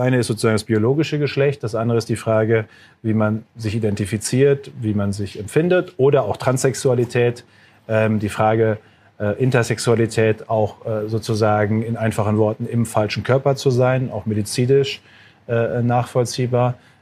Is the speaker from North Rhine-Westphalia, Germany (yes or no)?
yes; North Rhine-Westphalia, Germany; ich komme aus Nordrhein-Westfalen